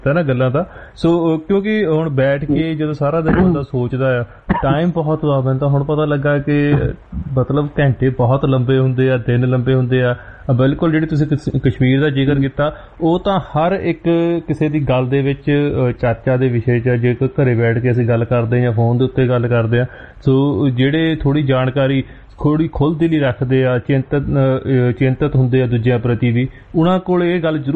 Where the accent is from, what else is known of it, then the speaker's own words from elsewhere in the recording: Punjab, India; ਅਸੀਂ ਪੰਜਾਬ ਦੇ ਲੋਕ ਤਾਂ ਹਜੇ ਡੰਡਿਆਂ ਤੋਂ ਡਰ ਕੇ ਬੈਠ ਰਹੇ ਹਾਂ ਬੇਸ਼ੱਕ